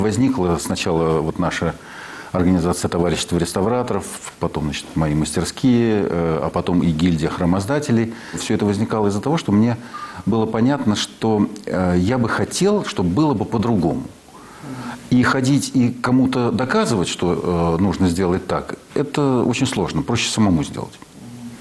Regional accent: Moscow, Russia; Так как я москвич, то и в Когалым я поехал добровольно. После института и отслужив в армии, мне не захотелось сидеть в Москве

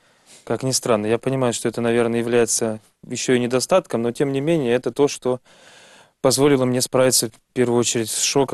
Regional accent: Kostroma, Kostroma Oblast, Russia; Я родом из Костромы, где я жил до того, как закончил 9 классов обычной школы, общеобразовательной.

